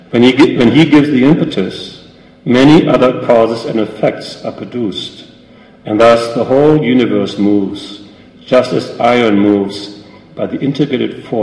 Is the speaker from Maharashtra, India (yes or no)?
yes; Mumbai, Maharashtra, India; I came from Mumbai, now I'm here